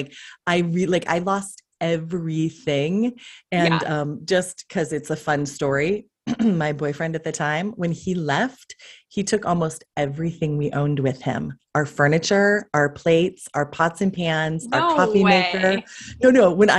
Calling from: Thousand Oaks, California, United States; I am tuning in from beautiful Thousand Oaks, California. If you are not in, if you're not in the LA area, think due north of Malibu.

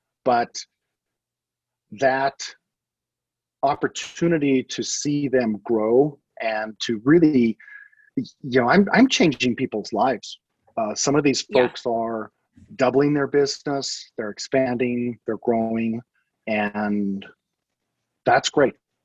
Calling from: Boise, Idaho, United States; I'm down here in Boise, Idaho, in that market, the lovely Treasure Valley in not Iowa, in the center of the United States, but way out in the Northwest.

